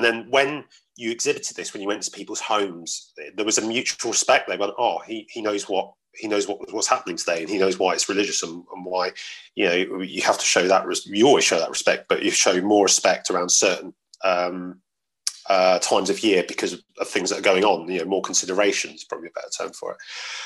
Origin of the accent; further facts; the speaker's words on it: London, United Kingdom; And I've come from, I grew up in South London, and I came from a very diverse community. My dad's South American